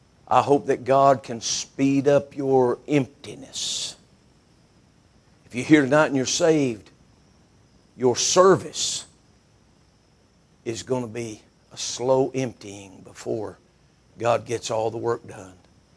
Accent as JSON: {"language": "English", "town": "Winston-Salem", "region": "North Carolina", "country": "United States", "tie": "born or raised there", "said": "I grew up in South Fork off of Country Club Road in Winston-Salem for a portion of my growing up years after my adopted dad come into my world."}